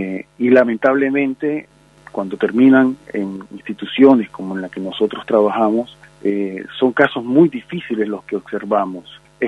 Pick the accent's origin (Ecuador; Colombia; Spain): Colombia; Santa Marta, Magdalena; Sí, yo soy de Colombia, Santa Marta, Colombia.